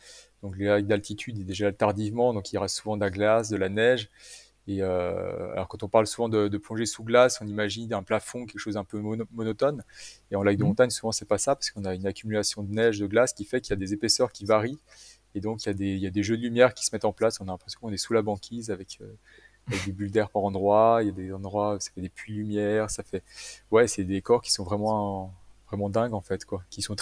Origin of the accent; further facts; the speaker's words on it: Annecy, Auvergne-Rhône-Alpes, France; born there; Moi, je suis né à Annecy, avec le lac juste à côté.